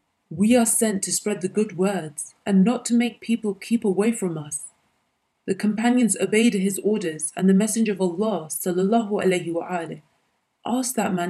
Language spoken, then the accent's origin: English; Tunis, Tunis Governorate, Tunisia; one of them took me aside and asked me, "Where do you come from?" I said, "From Tunis."